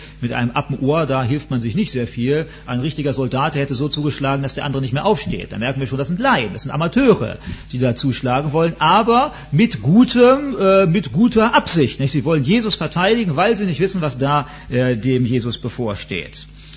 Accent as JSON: {"language": "German", "country": "Germany", "tie": "born or raised there", "said": "Also in Deutschland, wo ich groß geworden bin"}